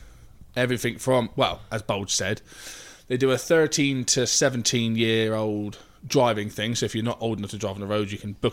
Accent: Tiverton, South West England, United Kingdom; born there; No, I was born in Tiverton. He lived there.

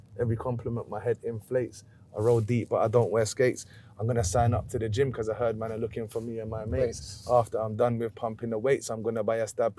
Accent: Barking, London, United Kingdom; You see, Essex, like, I grew up here in Barking, always been in Barking.

